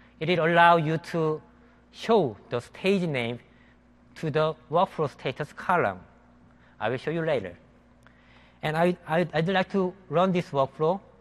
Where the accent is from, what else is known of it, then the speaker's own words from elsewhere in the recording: South Korea; we are actually coming from Korea, which is known for